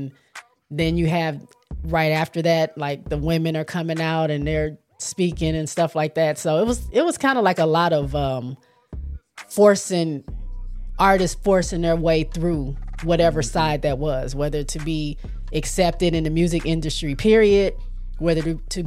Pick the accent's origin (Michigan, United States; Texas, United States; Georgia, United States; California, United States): Michigan, United States; I mean, I'm not from Detroit. I'm from Michigan, but I went to school with a lot of Detroit people